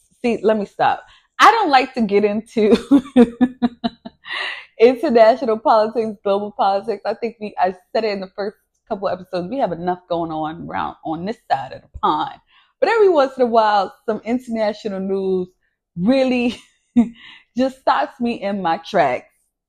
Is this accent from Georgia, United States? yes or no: no; New York, United States; I'm from the Bronx. Like, what? I'm from the South Bronx of that.